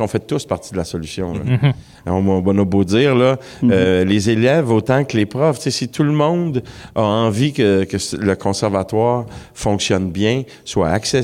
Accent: Montreal, Quebec, Canada; moi, là, je viens d'Hochelaga-Maisonneuve, quartier d'ouvriers de Montréal.

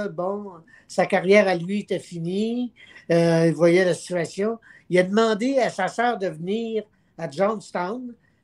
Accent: Quebec, Canada; Moi, je suis originaire du Lac-Saint-Jean

